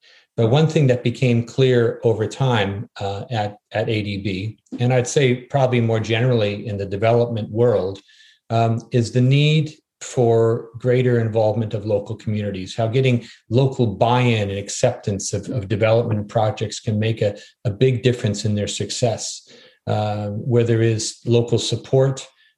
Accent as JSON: {"language": "English", "town": "Prince Albert", "region": "Saskatchewan", "country": "Canada", "tie": "born there", "said": "Well, I was born in Prince Albert, Saskatchewan, which is in Western Canada in the prairies, although I didn't spend a whole lot of time there."}